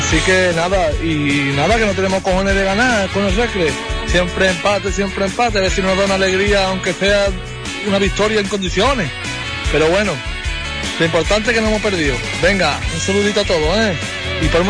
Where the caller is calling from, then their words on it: Moguer, Andalusia, Spain; de Mogué.